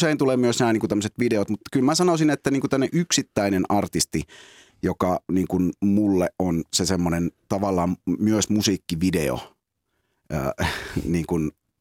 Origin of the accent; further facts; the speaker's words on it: Pattijoki, North Ostrobothnia, Finland; Siis mähän olin kotoisin Pattijoelta, pieni paikkakunta.